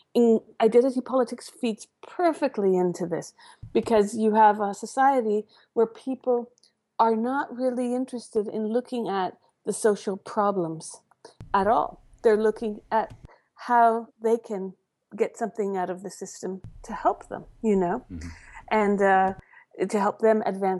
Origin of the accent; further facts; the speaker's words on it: Kansas, United States; everything I had to fight against as a young gay kid growing up in Kansas.